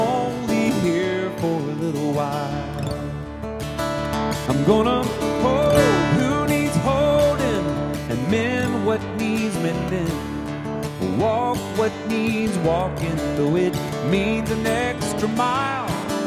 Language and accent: English; Quincy, Florida, United States; I was born and raised in Quincy, Florida, which is not too far from here. So I'm a native